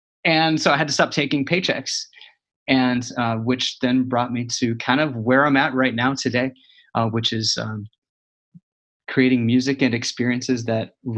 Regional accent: Illinois, United States; I grew up in Illinois. I mean, I grew up all over the place.

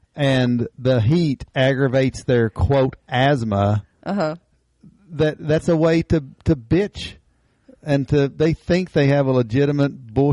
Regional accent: United States; because my competitive, being an American, I want to win in everything.

